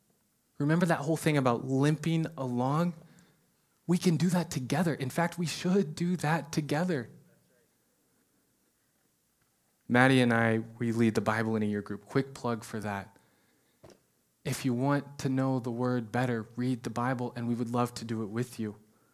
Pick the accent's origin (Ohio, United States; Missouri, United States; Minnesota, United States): Missouri, United States; sorry, I'm from Missouri